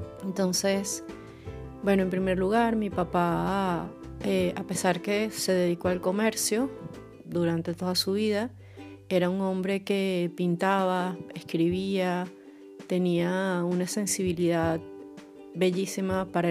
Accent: Venezuela; Este episodio lo estoy grabando justamente cuando se celebra el Día del Padre en mi país, en Venezuela

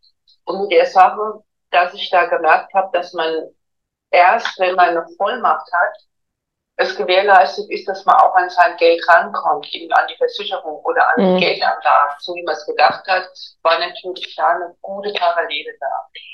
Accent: Bad König, Hesse, Germany; Ja, mein Weg ist jetzt in Bad Nauheim gelandet. Das ist kein Zufall, aber ich komme aus dem Odenwald und auch aus Bad König.

